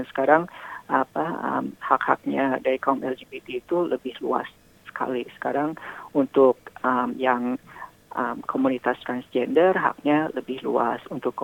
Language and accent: Indonesian; Jakarta, Indonesia; now in Australia; Kalau dulu waktu tahun 98 pertama kali datang ke sini, sebenarnya saya kan dari Jakarta.